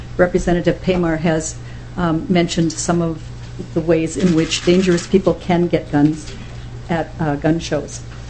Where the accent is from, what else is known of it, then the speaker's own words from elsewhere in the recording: Duluth, Minnesota, United States; I'm from Duluth.